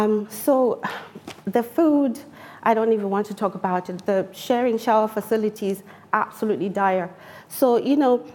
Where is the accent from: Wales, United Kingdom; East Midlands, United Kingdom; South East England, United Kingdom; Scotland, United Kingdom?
Scotland, United Kingdom; Glasgow; where I'm from Glasgow, and transport per day is £5.40.